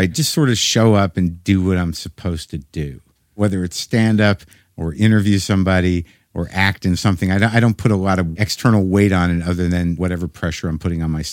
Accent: New Mexico, United States; There are elements of I took from my life that I was from New Mexico.

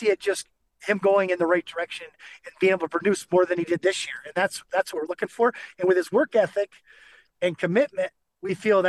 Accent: New York, United States; even though I'm American, it's the same thing.

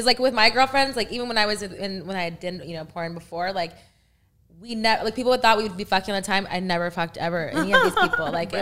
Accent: Texas, United States; I'm from Texas, so it's like being with girls was like very taboo.

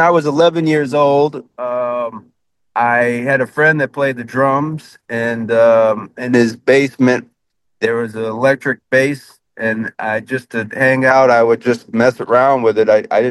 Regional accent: Wethersfield, Connecticut, United States; also born or lived in Hartford / Rocky Hill; I was born in Hartford, Connecticut, Hartford Hospital, and I was raised in the Hartford area, a town called Wethersfield, and then shortly after Rocky Hill, all bordering around the Hartford area

